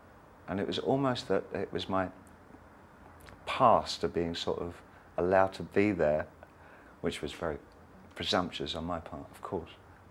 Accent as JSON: {"language": "English", "region": "England", "country": "United Kingdom", "said": "a real humanist and a really spiteful sense of humor, which of course, being English, I adored."}